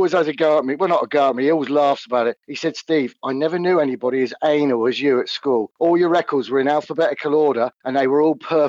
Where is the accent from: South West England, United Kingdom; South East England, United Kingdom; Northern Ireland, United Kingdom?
South East England, United Kingdom; I lived in a tiny village stroke town, just about 15 or so miles out of Oxford. That's where I grew up, in the middle of the country, nothing but fields.